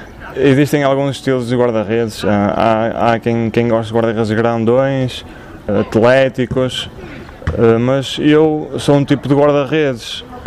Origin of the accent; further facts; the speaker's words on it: Santa Maria, Portugal; Cresci aqui em Santa Maria porque também é o clube da minha terra